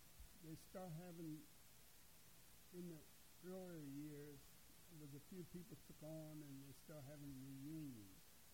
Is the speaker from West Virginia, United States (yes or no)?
yes; Martinsburg, West Virginia, United States; born there; I was born in Martinsburg, West Virginia. 10/30/36.